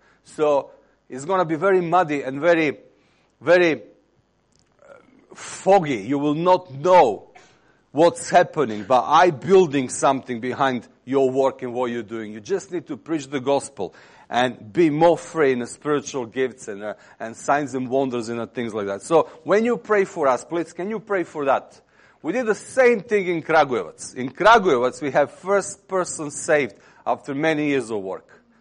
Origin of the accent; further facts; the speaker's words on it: England, United Kingdom; now in Serbia; I came from England in Serbia 10 years ago